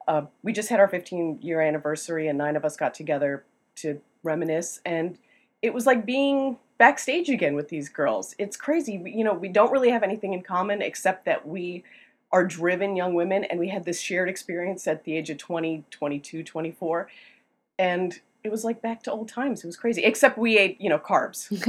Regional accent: Joliet, Illinois, United States; moved away as an adult; now in Washington, United States; Yeah, I grew up in Illinois, Joliet, Illinois. And came here for college and state.

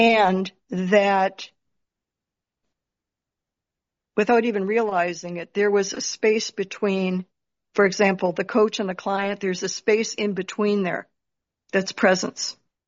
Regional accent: Detroit, Michigan, United States; I started originally from Michigan, I guess. I grew up in Detroit during my formative years

